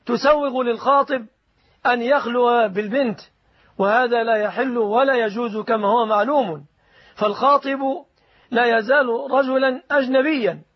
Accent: Egypt; ولا يليق أن تعلق في بلادنا مصر الآمنة إن شاء الله تعالى

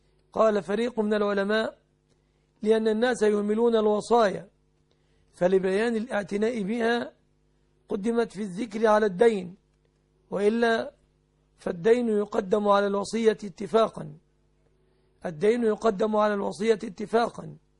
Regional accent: Egypt; فأجروها في بلادنا مصر هنا على نصاب الفضة

